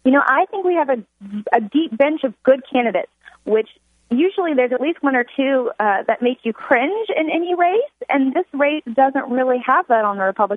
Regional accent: Titusville, Florida, United States; So, and being a Florida girl, I'm from Titusville, Florida.

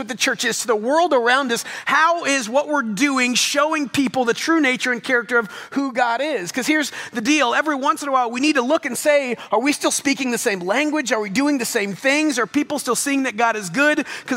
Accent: Double Oak, Texas, United States; I grew up in Double Oak and I never thought I'd be back.

